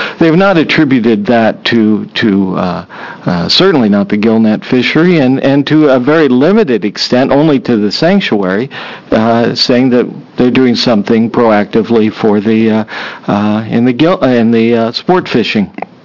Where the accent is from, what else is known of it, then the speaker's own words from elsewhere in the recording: Astoria, Oregon, United States; I'm from Astoria, Oregon.